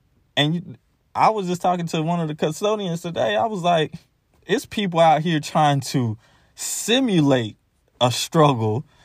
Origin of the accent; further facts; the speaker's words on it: Independence, Missouri, United States; Like, I grew up in Independence, so KCK is great.